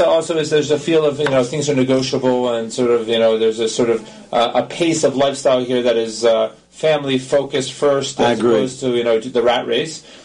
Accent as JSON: {"language": "English", "town": "Cherry Hill", "region": "New Jersey", "country": "United States", "tie": "born or raised there", "said": "I grew up in Exit 4 on the New Jersey Turnpike, Cherry Hill, New Jersey. I have a lot of pride coming from New Jersey, but a lot of people pass through my hometown on the way. But it's a suburb of Philadelphia."}